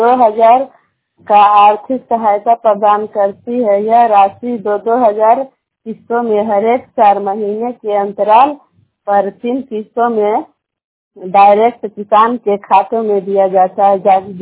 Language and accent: Hindi; Balaukar, India; और मैं बलौकर के रहने वाली हूँ और नादिगंज प्रखंड से।